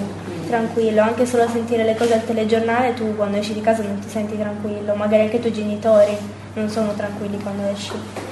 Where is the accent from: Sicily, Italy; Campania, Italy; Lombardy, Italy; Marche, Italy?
Sicily, Italy; Agrigento; Agrigento.